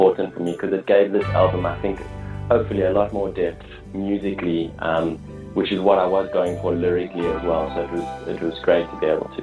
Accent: Johannesburg, Gauteng, South Africa; there's no logical explanation for me as a white Jewish boy growing up in Johannesburg to have this kind of music

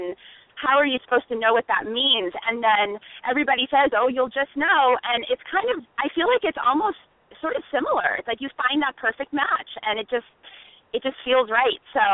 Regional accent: Los Angeles, California, United States; I'm from Los Angeles. My father went to UCLA. My mother went to USC.

